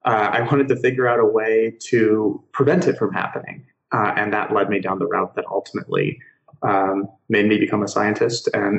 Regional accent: United States; now in Germany; Yeah, so I'm obviously American. I live in Germany, though

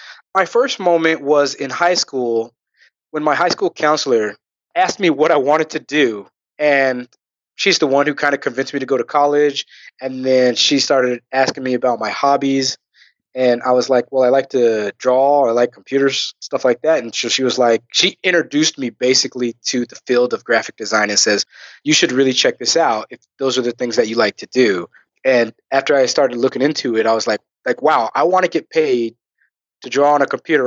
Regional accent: Riverside, California, United States; Riverside, California.

